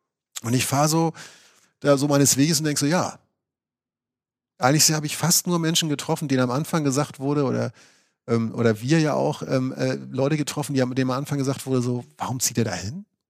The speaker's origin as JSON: {"language": "German", "country": "Germany", "said": "bin hier, komm aus Deutschland, guck mir so ein bisschen den Stadtteil an."}